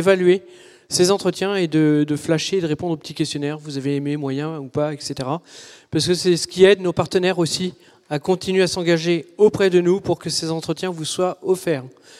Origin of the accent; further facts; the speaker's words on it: Toulouse, Occitanie, France; Cette première édition est une joie à Toulouse parce que moi je reviens un peu dans mon pays natal